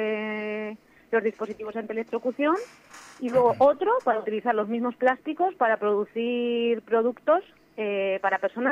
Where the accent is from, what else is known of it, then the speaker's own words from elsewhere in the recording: Spain; now in Argentina; Soy de España, soy doctora en biología